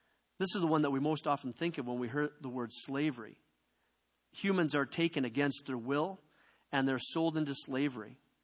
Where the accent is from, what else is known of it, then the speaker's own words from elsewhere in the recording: Canada; also born or lived in Zambia; we lived in Zambia about 3.5 years. And we had servants. We were wealthy because we came from Canada, even though we were missionaries and on a shoestring budget.